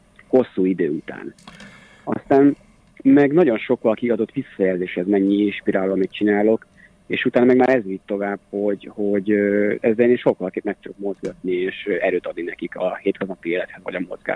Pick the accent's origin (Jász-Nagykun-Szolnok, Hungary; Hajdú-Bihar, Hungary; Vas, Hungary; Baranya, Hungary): Hajdú-Bihar, Hungary; Hajdúböszörmény; azt én annól azért találtam meg, mert Hajdúpösszeményből származom